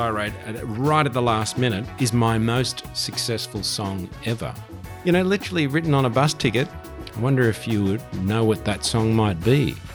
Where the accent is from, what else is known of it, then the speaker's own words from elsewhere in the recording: Dublin, Leinster, Ireland; born there; Well, I was born in Dublin in Ireland.